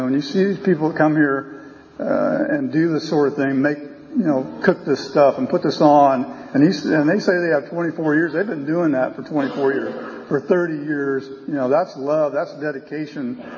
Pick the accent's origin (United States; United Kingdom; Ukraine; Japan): United States; Bakersfield, California; I was born and raised in Bakersfield, you know